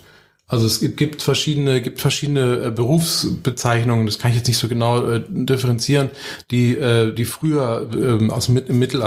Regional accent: Spain; also born or lived in Berlin, Germany; Und dann bin ich natürlich tatsächlich in Spanien auch noch aufgewachsen, habe da also Spanisch Abitur auch gemacht. Und deswegen ist mir auch das Spanische sehr nah.

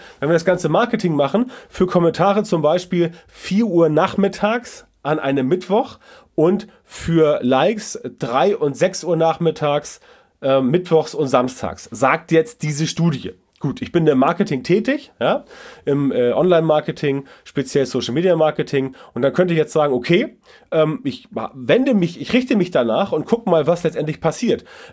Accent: Hamburg, Germany; ich bin aus Hamburg

